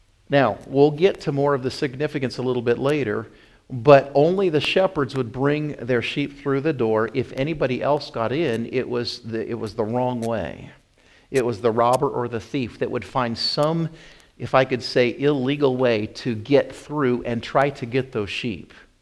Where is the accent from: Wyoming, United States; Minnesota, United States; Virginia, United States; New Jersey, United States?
Wyoming, United States; I grew up in Wyoming, and there's a lot more shepherding out there.